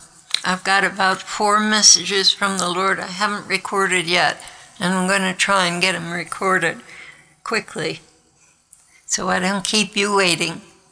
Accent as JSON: {"language": "English", "town": "Chicago", "region": "Illinois", "country": "United States", "tie": "born there", "said": "and I was born in Chicago, and my ancestry goes back to Prague"}